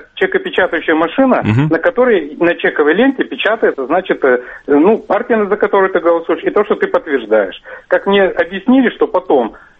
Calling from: Yoshkar-Ola, Mari El, Russia; Значит, я вот звоню из Иошкар-Олы.

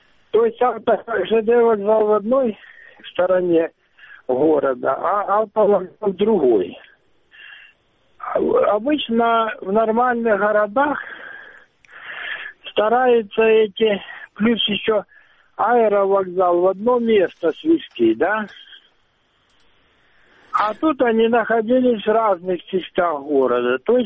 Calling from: Luhansk Oblast, Ukraine; Луганская область.

